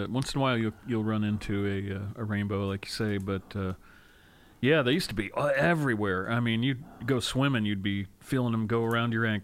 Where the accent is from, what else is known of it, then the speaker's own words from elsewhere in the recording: Pennsylvania, United States; where I grew up in North Central, right on the Susquehanna River was where I lived, and there were mountains all around